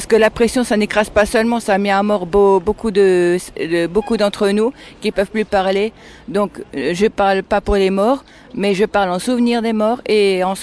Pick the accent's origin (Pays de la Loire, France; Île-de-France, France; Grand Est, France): Grand Est, France; Strasbourg; Donc, je suis de Strasbourg